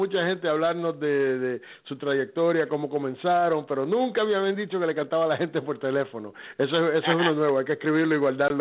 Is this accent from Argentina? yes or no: no; Puerto Rico; moved away; nosotros cuando llegamos aquí de Puerto Rico le llamamos a la bodega, aquí le llamamos bodega, era tienda